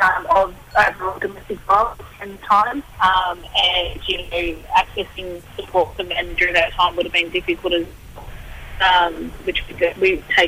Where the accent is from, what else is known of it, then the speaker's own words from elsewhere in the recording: Sydney, New South Wales, Australia; But born and raised in Western Sydney.